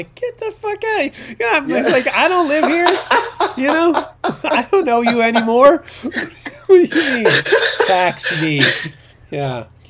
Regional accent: Long Beach, California, United States; I grew up in Long Beach, and like, I love Long Beach as a city. I liked living there.

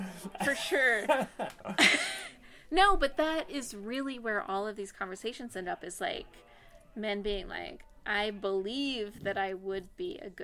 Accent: Boston, Massachusetts, United States; I'm from Boston originally

